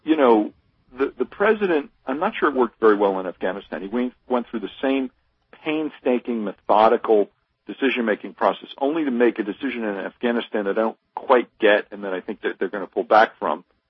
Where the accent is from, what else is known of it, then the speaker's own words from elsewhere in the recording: Pennsylvania, United States; I'm from Pennsylvania, grew up there, live there now.